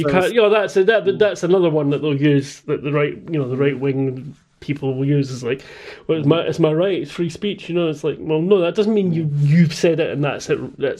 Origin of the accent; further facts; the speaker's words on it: Scotland, United Kingdom; I'm from the Central Belt. I'm from, like, the most anglicised part of Scotland, probably.